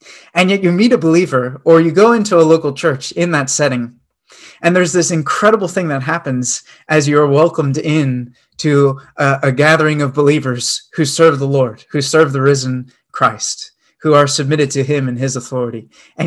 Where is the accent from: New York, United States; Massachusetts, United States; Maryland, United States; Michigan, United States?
Maryland, United States; now in Wisconsin, United States; I was thinking back to growing up in Maryland and a local church there, and then being transplanted to Wisconsin in the Midwest